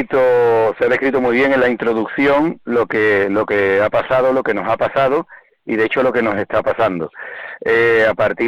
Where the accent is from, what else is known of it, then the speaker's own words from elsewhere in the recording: Andalusia, Spain; es inconcebible lo que nos constituye como andaluces.